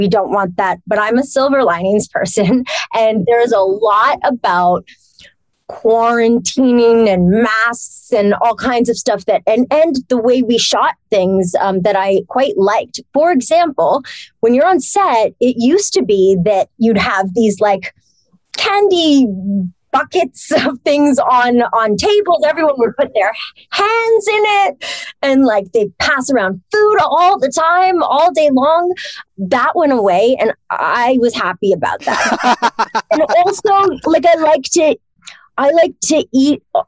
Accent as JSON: {"language": "English", "town": "Toronto", "region": "Ontario", "country": "Canada", "tie": "born or raised there", "also_born_or_lived": "Montreal", "said": "I grew up in Toronto. Well, I was born in Montreal. I moved to Toronto for a while."}